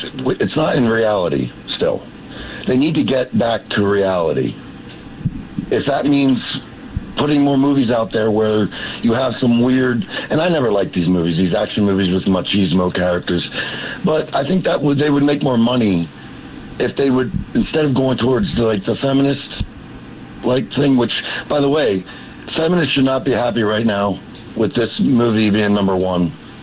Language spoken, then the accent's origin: English; Hershey, Pennsylvania, United States; I'm from Hershey originally.